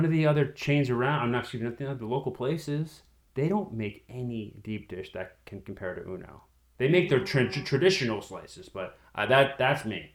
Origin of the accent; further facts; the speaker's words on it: Boston, Massachusetts, United States; And then, of course, I grew up in Boston.